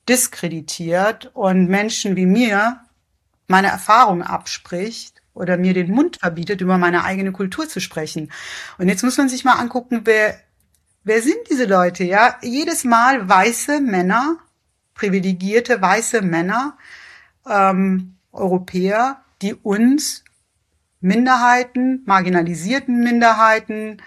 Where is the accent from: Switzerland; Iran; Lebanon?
Iran; Ich bin Iranerin. Meine halbe Familie sind Muslime.